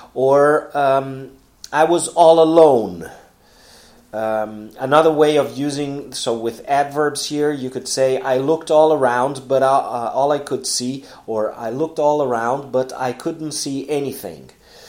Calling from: Porto Alegre, Rio Grande do Sul, Brazil; English is a second language

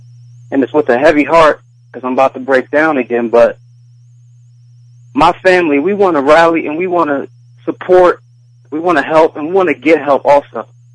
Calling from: Alexandria, Virginia, United States; I'm calling from Alexandria, Virginia.

